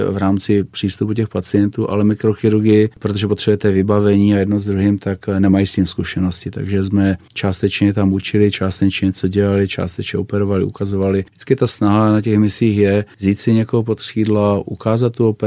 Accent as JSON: {"language": "Czech", "town": "Ostrava", "region": "Moravian-Silesian Region", "country": "Czechia", "said": "když to řeknu blbě, my jsme Ostraváci"}